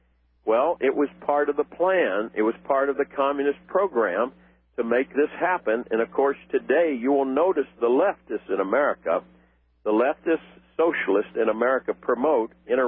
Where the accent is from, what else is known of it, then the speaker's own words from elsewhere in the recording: Washington, District of Columbia, United States; also born or lived in Phoenix, United States; living among them for 35 years down in South Phoenix of Arizona. I didn't know that as a kid, of course, growing up in Washington, D.C. with black families